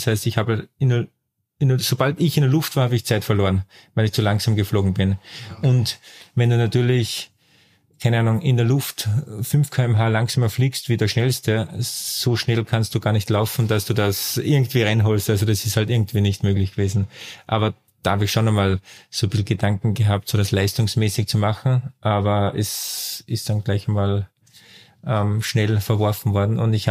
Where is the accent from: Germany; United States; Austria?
Austria; Werfenweng, Salzburg; also born or lived in Vienna; Und das ist jetzt meine Heimat. Also ich sage eigentlich, das ist meine Heimat, Werfenweng, weil ich die ersten 4 Jahre Wien, ich bin dort gerne, dass ich meine Verwandten besuche, aber ich bin halt ein Bergmensch